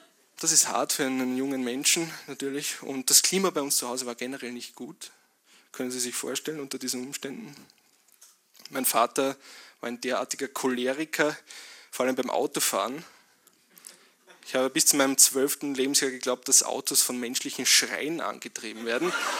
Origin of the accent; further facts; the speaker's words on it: Lower Austria, Austria; Auch da, wo ich herkomme, aus dem nördlichen Weinviertel, auch da wird man sich etwas umstellen müssen.